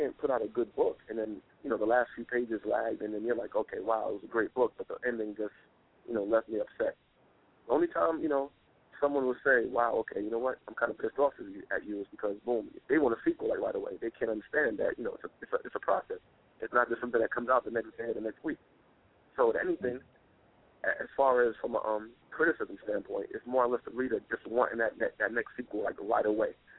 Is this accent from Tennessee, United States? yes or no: no; Brooklyn, New York, United States; You know, I grew up in Brooklyn, so, you know, everything from the 10-cent payphone to beepers, you know, that's my era.